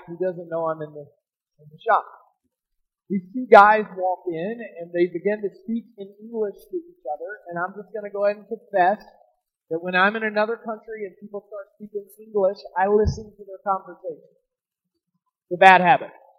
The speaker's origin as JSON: {"language": "English", "region": "Mississippi", "country": "United States", "said": "I mentioned that I'm from Mississippi, right?"}